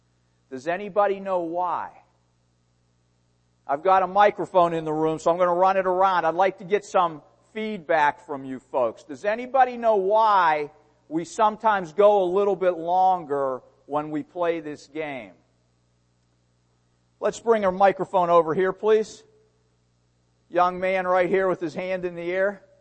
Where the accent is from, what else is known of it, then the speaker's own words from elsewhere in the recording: Pittsburgh, Pennsylvania, United States; born there; When I said Pittsburgh, I was born in Pittsburgh.